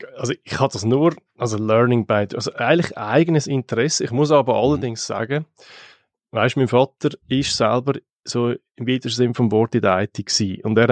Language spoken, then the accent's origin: German; Dietikon, Zurich, Switzerland; Ich bin in Dietiken aufgewachsen, aber ich habe einfach ums Verrecken wollen, unabhängig sein.